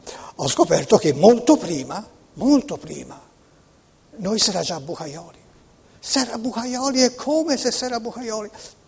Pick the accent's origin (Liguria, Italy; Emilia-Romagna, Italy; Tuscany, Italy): Tuscany, Italy; Florence; siccome io sono fiorentino, ovviamente sarà un termine fiorentino